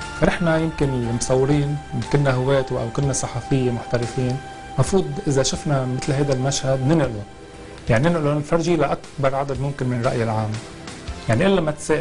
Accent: Lebanon; انا لبناني

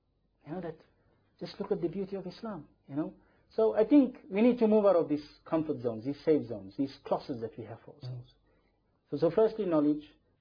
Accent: South Africa; I come from South Africa.

